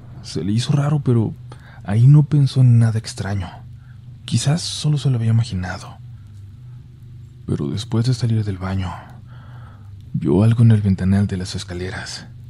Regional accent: Mexico; now in Brazil; Yo soy mexicano, pero vivo en Brasil.

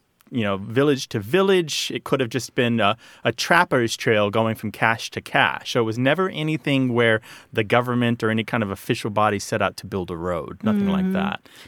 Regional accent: Missouri, United States; Now, I come from Southeast Missouri in part, and we didn't use it in Southeast Missouri, which is very, practically Kentucky.

